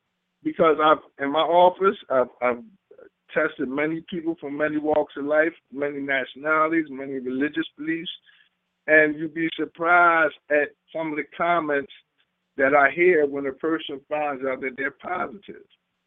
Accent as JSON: {"language": "English", "town": "Philadelphia", "region": "Pennsylvania", "country": "United States", "said": "And I'm from West Philly."}